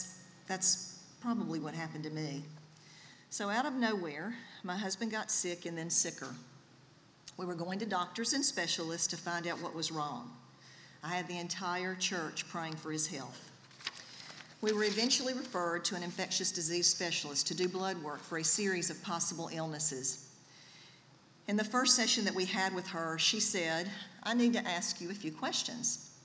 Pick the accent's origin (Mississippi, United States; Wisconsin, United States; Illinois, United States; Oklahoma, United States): Mississippi, United States; Meridian; born there; So I was born in Meridian, Mississippi. My father was in the Air Force, so I traveled my entire growing up years.